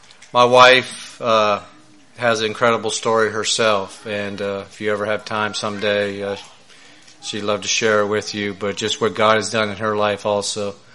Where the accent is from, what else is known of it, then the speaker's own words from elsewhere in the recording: Dover, Ohio, United States; also born or lived in New Philadelphia, Ohio; But anyway, I was born in Dover. I actually lived in New Philadelphia, Ohio for the first 4 years of my life. Then we moved from New Philadelphia to Dover, Ohio.